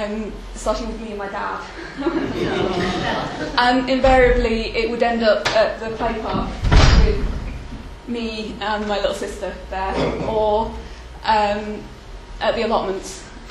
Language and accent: English; Lancaster, North West England, United Kingdom; I'm from Lancaster, and I've grown up here, and I'm still living in the same house on Fairfield.